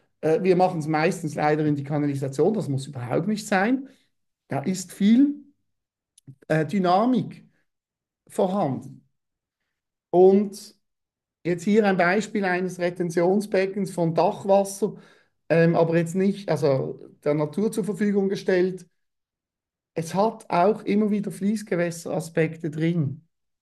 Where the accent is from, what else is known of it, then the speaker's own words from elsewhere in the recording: Grand Est, France; oder natürlich die Gegend, wo ich herkomme, aus dem Sundgau, wo das Elsass auch dazugehört, ist diese Riegelbauweise